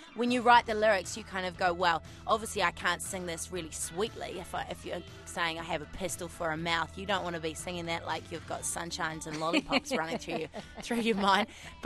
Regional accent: New Zealand; I said, well, I'm from New Zealand. I'm here to make a blues record.

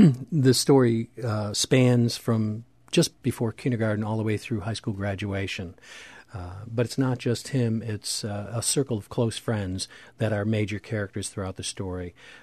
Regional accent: Buffalo, New York, United States; now in Wilmington, United States; it's set in Buffalo, which was my original hometown. Mm-hmm. Wilmington is now my hometown.

